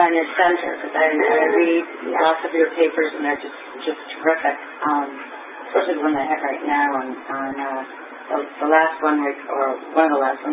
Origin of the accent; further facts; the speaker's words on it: United States; I'm an American.